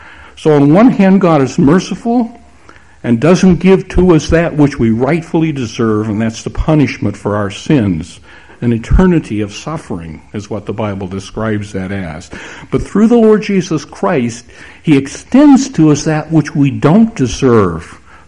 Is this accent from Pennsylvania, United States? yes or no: no; Texas, United States; Since I'm from Texas, I guess it's all right if I tell you a Texas story.